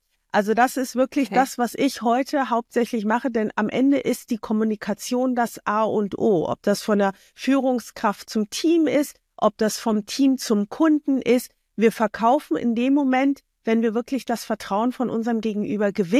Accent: Germany; now in Switzerland; Ich wohne hier in der Schweiz. Ursprünglich bin ich Deutsche.

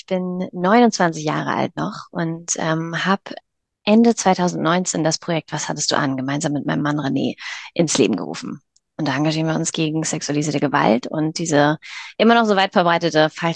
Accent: Schleswig-Holstein, Germany; wir kommen aus Norddeutschland, aus der Nähe von Kiel

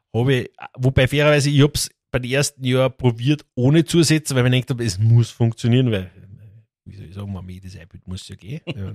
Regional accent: Lower Austria, Austria; weil bei uns im Mostviertel ist es ja so, es gibt so viele Straßenhanger, so viele Streuobstwiesen

